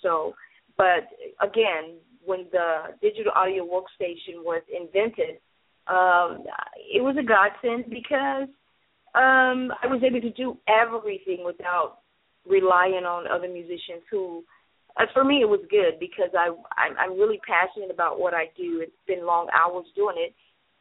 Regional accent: Shreveport, Louisiana, United States; now in Dallas, United States; I am from Shreveport, Louisiana, currently residing here in Dallas, Texas

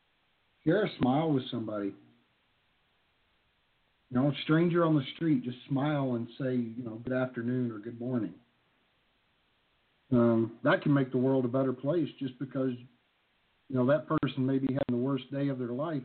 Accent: the South, United States; I say up here because I was raised in the South, and I was raised with a certain set of behaviors that a gentleman performed.

